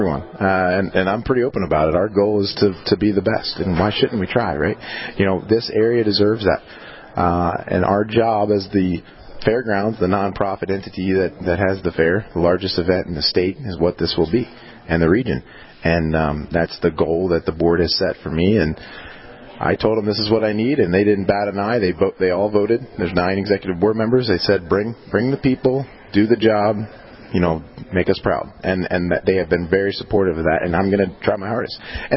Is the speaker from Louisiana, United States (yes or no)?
no; Maryland, United States; I know him since I was a little boy growing up in Maryland.